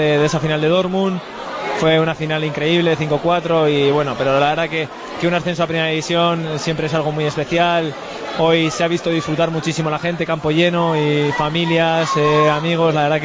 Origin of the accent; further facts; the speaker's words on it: Vitoria, Basque Country, Spain; somos 4 de Vitoria también